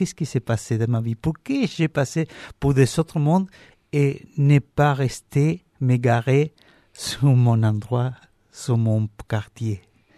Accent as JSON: {"language": "French", "region": "Buenos Aires", "country": "Argentina", "tie": "born there", "second_language": "French", "said": "Oui, je suis né à Buenos Aires."}